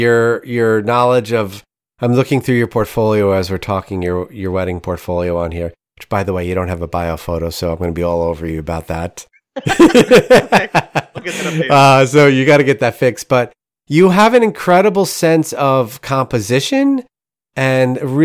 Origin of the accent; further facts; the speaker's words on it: New Jersey, United States; now in St. Louis, United States; Born and bred in New Jersey. And now I live out here in St. Louis.